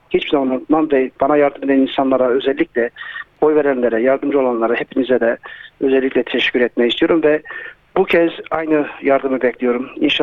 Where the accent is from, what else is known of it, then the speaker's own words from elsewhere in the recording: Moreland, Victoria, Australia; Ben bu bölgede doğdum. Bu bölgede okullarda mezun oldum ve bu bölgede öğretmenlik yaptım.